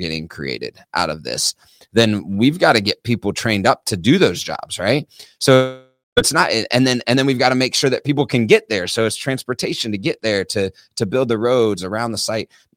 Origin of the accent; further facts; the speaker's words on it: Tennessee, United States; So really insightful from Tennessee, and I'm excited to see what it does for my home state.